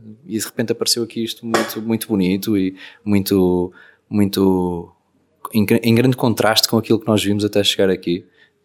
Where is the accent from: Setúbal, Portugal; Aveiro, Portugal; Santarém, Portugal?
Aveiro, Portugal; Espinho; born there; Eu nasci em Espinho e tenho muita família aqui também em Ovar e em Esmoriz.